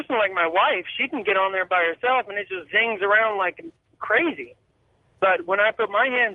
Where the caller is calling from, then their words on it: Columbia, Missouri, United States; from Columbia, Missouri.